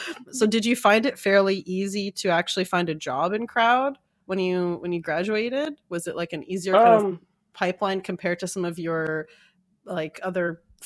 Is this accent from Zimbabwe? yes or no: no; Canada; I'm Canadian.